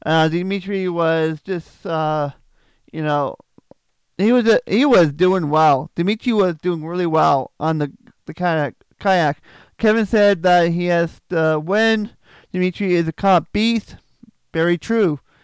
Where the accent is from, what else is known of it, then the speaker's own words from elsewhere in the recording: Canada; five-pin bowling is huge up here in Canada. And yes, I'm a Canadian